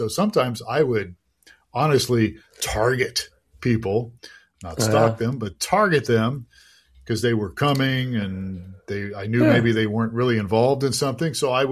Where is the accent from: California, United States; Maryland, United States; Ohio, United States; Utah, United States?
Ohio, United States; We grew up in Ohio. We did stuff like that.